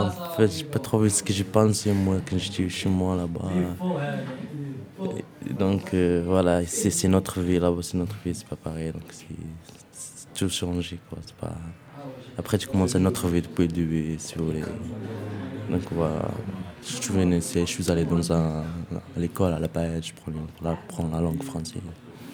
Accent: Tangier, Tanger-Tetouan-Al Hoceima, Morocco; now in France; Je viens du Maroc. Non, de Tanger à 7, quoi. Voilà, j'étais un mineur isolé, je me suis retrouvé en France.

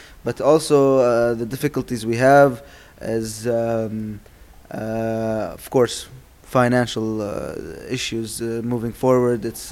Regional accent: Palestine; English is a second language; and I'm from Palestine.

